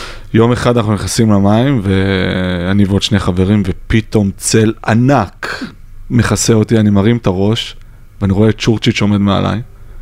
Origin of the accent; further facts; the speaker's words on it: Herzliya, Tel Aviv District, Israel; אני גדלתי בשכונת גני הרצליה.